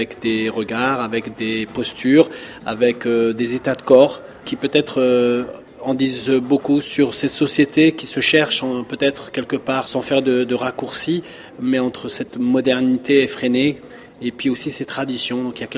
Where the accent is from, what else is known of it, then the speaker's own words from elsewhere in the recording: Morocco; je suis né au Maroc, grandissant avec ces danses traditionnelles, ces danses populaires